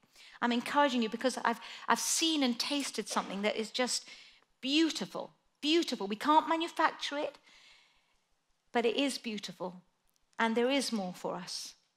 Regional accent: Chile; the Atacama Desert, which is where I grew up in Chile. And in the north, there's this desert area. It's uninhabitable. It's so dry.

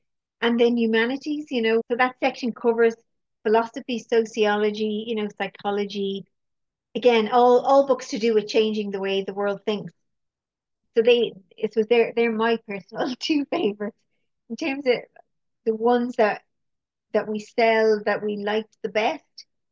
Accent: Dublin, Leinster, Ireland; And I'm from Dublin and all the places he writes about I know

